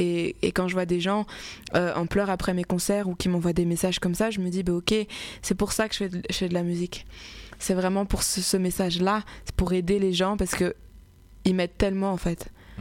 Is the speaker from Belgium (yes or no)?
yes; Belgium; born there; also born or lived in Cameroon; Je suis née en Belgique, j'ai beaucoup été au Cameroun, mais j'avais pas, ça me manquait ce côté africain justement, ces racines et mon identité, je la cherchais.